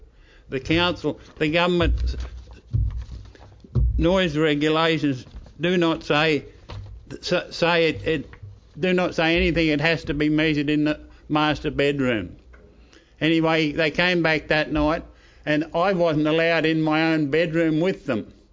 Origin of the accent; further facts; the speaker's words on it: Brisbane, Queensland, Australia; also born or lived in Redlands; I was born in Brisbane in 1939 and I moved to the Redlands in 1997.